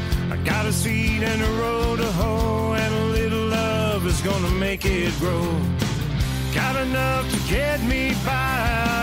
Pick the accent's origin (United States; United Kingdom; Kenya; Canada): United Kingdom; which I know as a Brit.